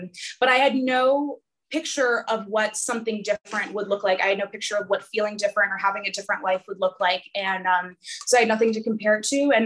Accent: Silver Spring, Maryland, United States; So I am from Silver Spring, Maryland, right outside DC. And that was, it was just such a great place to grow up.

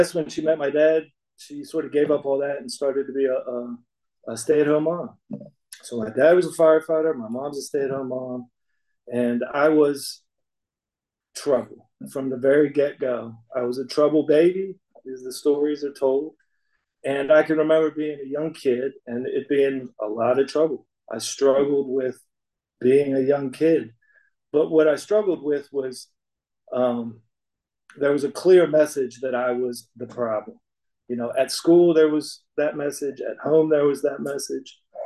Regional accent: Alexandria, Virginia, United States; born there; My dad was a DC firefighter. I was born in Alexandria, Virginia, just south of DC.

